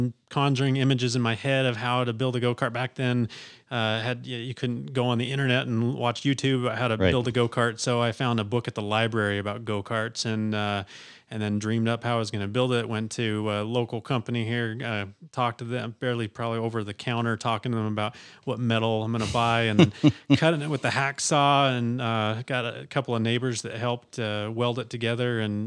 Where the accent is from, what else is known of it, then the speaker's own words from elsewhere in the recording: Mendon, Utah, United States; also born or lived in Salt Lake City; I am a Cache Valley boy right here in Logan, Utah. I was born in Salt Lake, but when I was about 2 years old, moved up to Mendon, Utah.